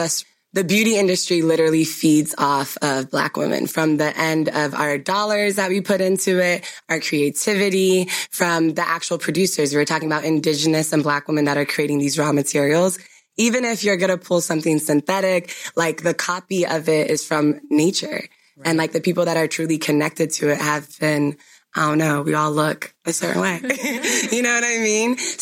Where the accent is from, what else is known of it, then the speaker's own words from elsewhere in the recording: Ghana; shea butter being like something as a Ghanaian, like I literally just had it in my closet all the time.